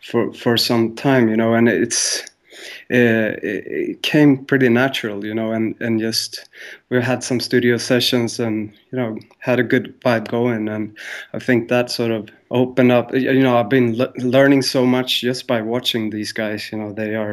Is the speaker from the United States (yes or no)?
no; Stockholm, Stockholm County, Sweden; growing up in Sweden, and it's a small community, and in the dance world, you know, so and especially in Stockholm